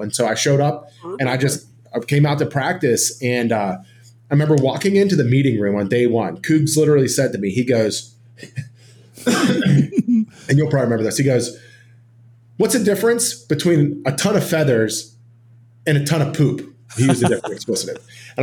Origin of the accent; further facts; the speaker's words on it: Pittsburgh, Pennsylvania, United States; And growing up in Pittsburgh, you know, I watched, you know, all the guys that were out there.